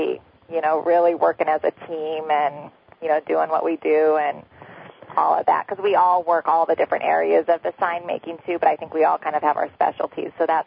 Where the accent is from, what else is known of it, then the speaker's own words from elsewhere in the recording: Sherwood, United States; I've lived in the community that I grew up here in Sherwood. I've lived here for 39 years.